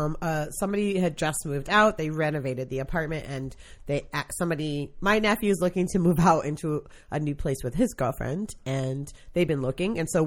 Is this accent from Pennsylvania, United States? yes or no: no; Brooklyn, New York, United States; And I grew up in Brooklyn, New York, and my mom and the apartment that I grew up in, my mom bequeathed it to my sister